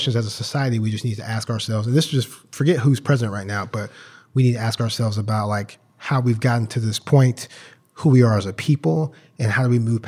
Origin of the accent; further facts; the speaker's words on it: St. Louis, Missouri, United States; born and raised in St. Louis, Missouri. A few of us, actually, like myself, Jeremy Bird, there's a few of us from St. Louis, which went to grade school, high school there.